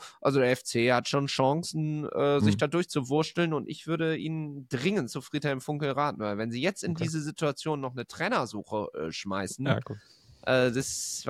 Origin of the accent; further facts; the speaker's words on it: Düsseldorf, North Rhine-Westphalia, Germany; Und also ich komme ja aus dem Rheinland, ich kann es ja aus erster Hand berichten, so als Düsseldorfer.